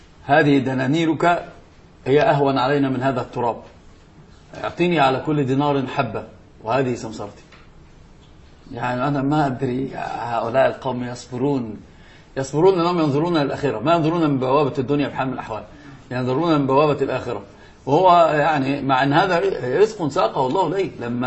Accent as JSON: {"language": "Arabic", "country": "Egypt", "said": "هو عندنا أصلا عندنا في مصر العامة يقولون بهذا"}